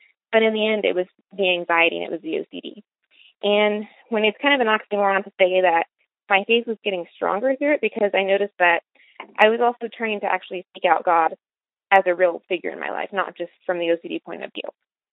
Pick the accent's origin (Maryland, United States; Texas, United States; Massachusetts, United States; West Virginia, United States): Texas, United States; All right. Well, to start off, I am from Texas. I will be 25 next week, actually. I was raised in a Christian household.